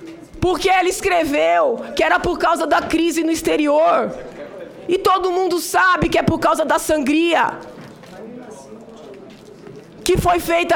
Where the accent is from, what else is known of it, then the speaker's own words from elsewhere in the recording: Brazil; Eu sou brasileira. Eu amo esta terra, mais que tudo. Eu estou aqui porque eu sou brasileira.